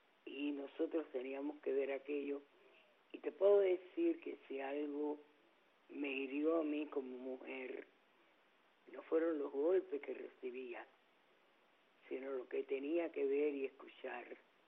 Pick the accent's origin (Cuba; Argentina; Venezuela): Cuba; somos mujeres cubanas con distintas experiencias y vivencias